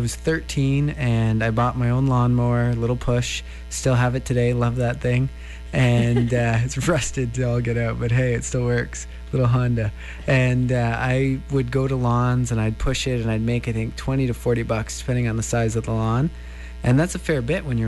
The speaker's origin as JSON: {"language": "English", "town": "Ottawa", "region": "Ontario", "country": "Canada", "tie": "born or raised there", "said": "So I grew up in Ottawa, and I'm a real estate agent and a real estate investor here in Ottawa."}